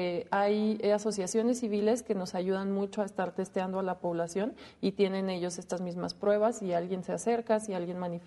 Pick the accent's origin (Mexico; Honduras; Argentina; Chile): Mexico; padecemos como mexicanos